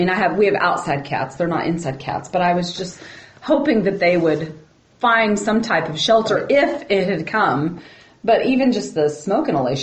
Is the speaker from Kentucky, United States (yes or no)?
no; Dodge City, Kansas, United States; I grew up in Dodge City.